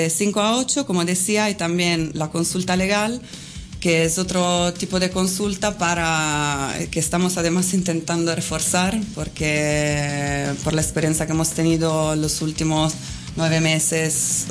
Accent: Italy; Spanish is a second language; Porque yo soy italiana

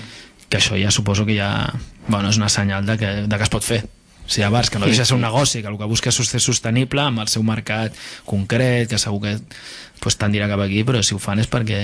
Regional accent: Catalonia, Spain; Jo almenys recordo de petit que a Catalunya només podies veure

